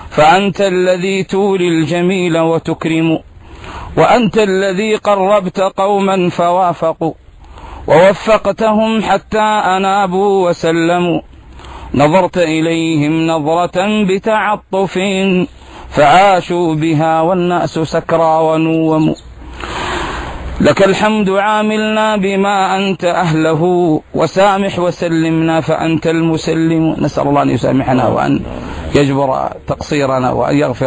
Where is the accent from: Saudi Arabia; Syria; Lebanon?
Saudi Arabia; Medina, Medina Province; ذلك الشايب اللي في المسجد عندنا في المدينة المنورة